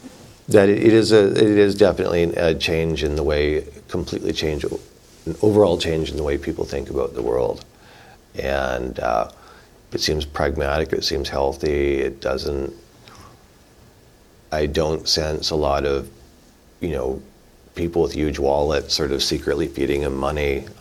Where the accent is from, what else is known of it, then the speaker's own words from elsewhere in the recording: Canada; I'm from Canada. Being Canadian was sort of like being like American light or American, like slightly different.